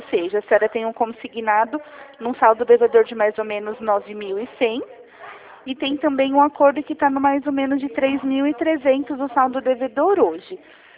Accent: Jundiaí, São Paulo, Brazil; Certo, eu sou aqui de Jundiaí.

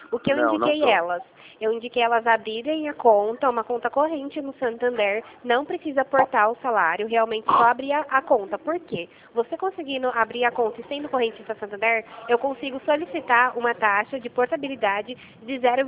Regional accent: Jundiaí, São Paulo, Brazil; Eu sou aqui de Jundiaí mesmo, eu trabalho aqui em Jundiaí, na rua Rangel Pestana.

